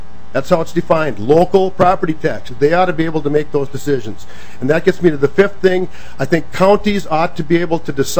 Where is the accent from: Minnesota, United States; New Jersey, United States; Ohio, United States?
Minnesota, United States; Isanti; from Isani, Minnesota, former representative.